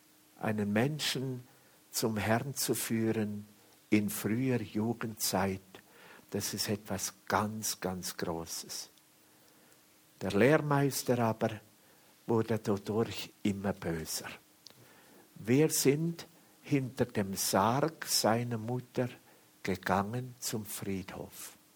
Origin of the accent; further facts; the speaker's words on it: Switzerland; Ich bin in einer Gemeinde groß geworden in der Schweiz, in einer sehr, sehr konservativen Gemeinde.